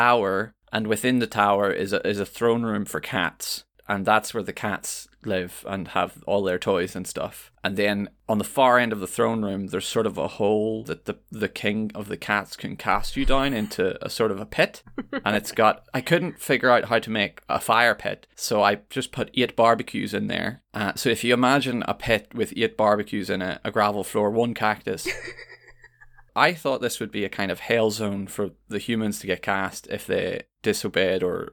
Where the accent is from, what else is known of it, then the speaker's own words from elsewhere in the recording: Ireland; I'm from Ireland. You can hang up pots and pans anywhere.